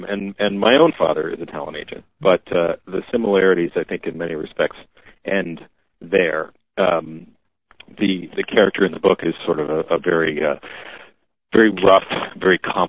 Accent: Los Angeles, California, United States; I grew up in Los Angeles and grew up in Hollywood and grew up very much questioning its, questioning a lot of things about it.

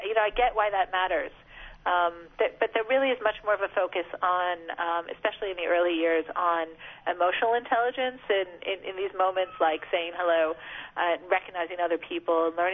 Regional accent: United States; I mean, to the point where, you know, as an American, it can seem kind of extreme.

